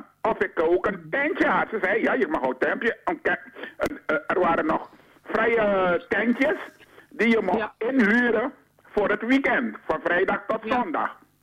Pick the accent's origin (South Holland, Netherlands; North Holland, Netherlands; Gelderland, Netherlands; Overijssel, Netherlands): North Holland, Netherlands; Amsterdam; ik ben Noorderling, ik woon Amsterdam-Noord